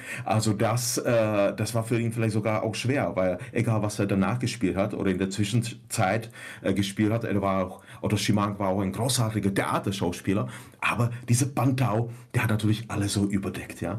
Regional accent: Liberec Region, Czechia; German is a second language; im böhmischen Paradies in Český Raj, so heißt die Gegend, wo ich herkomme, in der Nähe von Lomnice nad Popelkou.

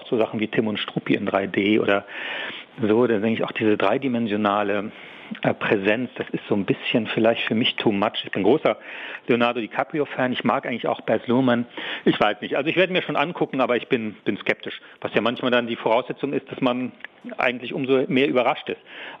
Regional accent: Saarland, Germany; ich bin auch im Saarland groß aufgewachsen, da waren Partys auch eine relativ wilde und rohe Angelegenheit.

